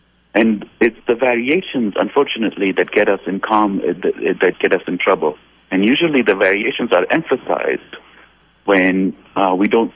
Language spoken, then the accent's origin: English; United States; I want to say I'm an American and I'm an Arab.